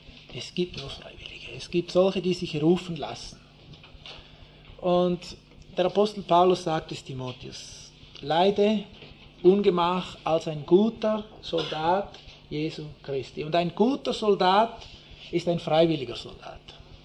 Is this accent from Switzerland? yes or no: yes; Switzerland; bei uns in der Schweiz